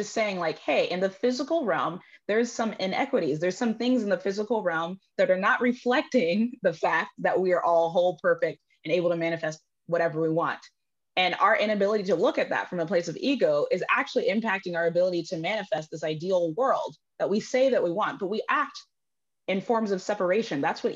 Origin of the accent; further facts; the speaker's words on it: Dallas, Texas, United States; now in Austin, United States; I'm here in Austin, Texas. I've been here for almost 10 years, but originally from Dallas. So I'm a Texan